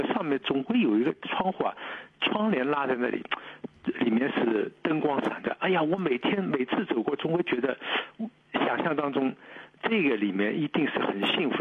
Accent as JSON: {"language": "Chinese", "region": "Shanghai", "country": "China", "lives_now": "Melbourne, Australia", "said": "我就是上海人。"}